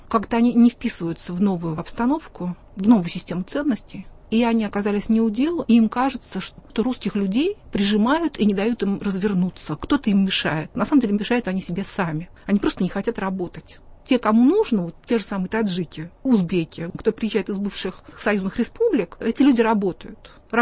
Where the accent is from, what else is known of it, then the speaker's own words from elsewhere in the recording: Russia; born there; Вот то, что я родилась в России, что я русский человек.